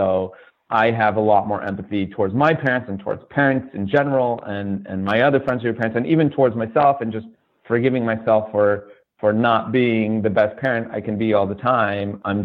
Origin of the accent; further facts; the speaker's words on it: California, United States; So just growing up in the Southern California hardcore scene